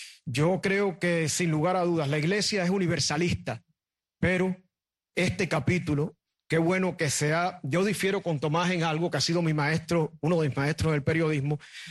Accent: Cuba; damos testimonio a través de nuestra vida como cristianos, como ciudadanos y como cubanos.

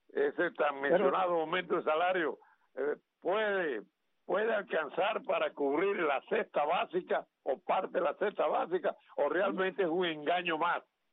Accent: Oriente, Cuba; Yo soy de allá de Oriente también.

